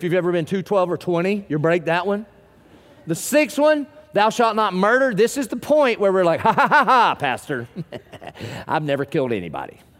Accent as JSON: {"language": "English", "town": "Dillon", "region": "South Carolina", "country": "United States", "said": "Now, I'm from Dillon, South Carolina. So the prom queen was like, hey, y'all."}